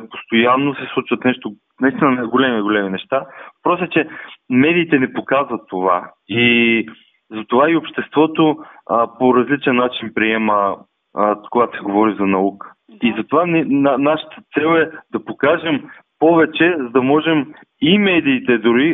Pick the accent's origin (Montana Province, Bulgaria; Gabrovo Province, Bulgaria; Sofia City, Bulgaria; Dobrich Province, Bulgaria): Dobrich Province, Bulgaria; Dobrich; Ние тогава бяхме в едно училище от Добрич, ние сме от Добрич